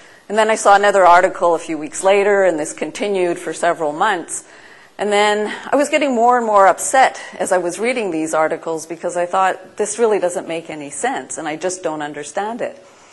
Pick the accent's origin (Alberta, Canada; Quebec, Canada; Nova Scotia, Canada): Quebec, Canada; Montreal; born there; So I was born here in Montreal into a great family